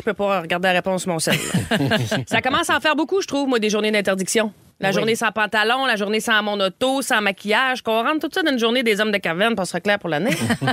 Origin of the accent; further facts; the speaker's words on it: Gaspé, Quebec, Canada; moi, je me rappelle même quand j'étais jeune à Gaspé, il y en a qui y allaient pendant la semaine de relâche.